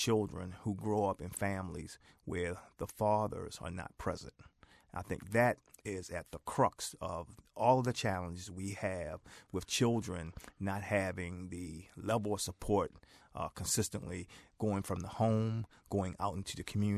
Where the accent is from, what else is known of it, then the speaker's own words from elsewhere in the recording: Baltimore, Maryland, United States; my mom and I moved from East Baltimore, where I knew everybody, my friends, family, to some degree, were all there. That's where I went to school.